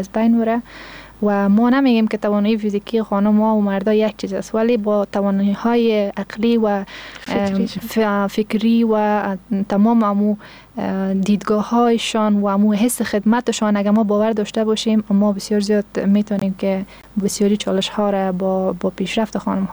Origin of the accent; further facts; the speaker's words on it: Afghanistan; چون هرچی نباشه ما افغان هستیم